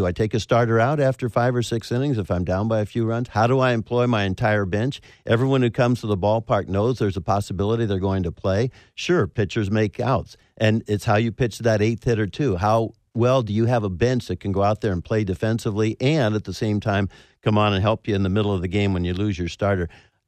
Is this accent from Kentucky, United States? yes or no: no; San Francisco, California, United States; Yes, and I've always said that because I grew up in San Francisco without the designated hitter.